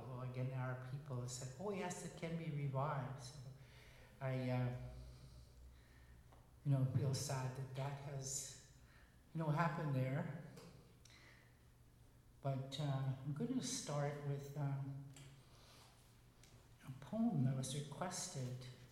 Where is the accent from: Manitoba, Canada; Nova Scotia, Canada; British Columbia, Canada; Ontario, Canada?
Manitoba, Canada; Winnipeg; And I am from Winnipeg, and I don't know, it's just so wonderful to be here.